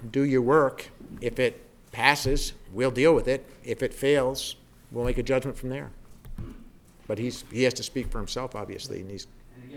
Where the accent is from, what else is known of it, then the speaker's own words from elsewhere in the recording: Vermont, United States; You know, I'm from Windham County.